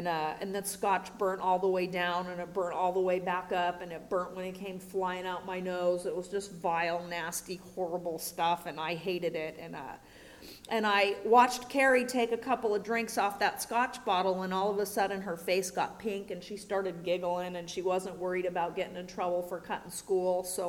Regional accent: Manhattan Beach, California, United States; And I was raised in Manhattan Beach. It's a little upper middle class beach community that way, a little way.

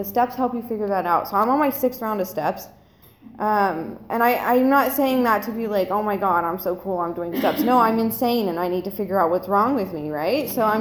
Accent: Colorado, United States; we're from Colorado, so some Coors Lights have to be in there.

